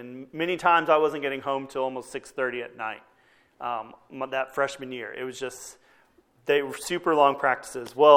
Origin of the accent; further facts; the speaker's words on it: Texas, United States; before being immersed in that kind of culture growing up in Texas